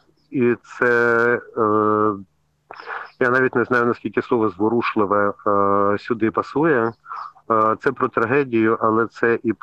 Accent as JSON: {"language": "Ukrainian", "region": "Kyiv", "country": "Ukraine", "said": "тому що я сам киянин"}